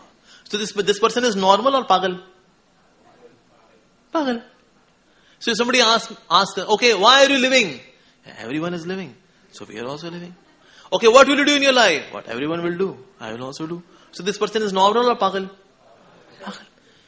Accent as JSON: {"language": "English", "region": "Delhi", "country": "India", "said": "In India, there are extreme weathers. Especially, I'm coming from Delhi. Extreme weathers. Winters, chilling winters. Hot summers. But India is a pious place."}